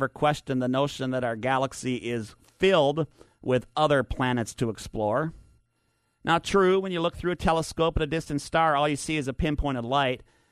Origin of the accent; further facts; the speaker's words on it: Minnesota, United States; growing up in Minnesota, watching Apollo moonwalks on one channel and Star Trek reruns on the other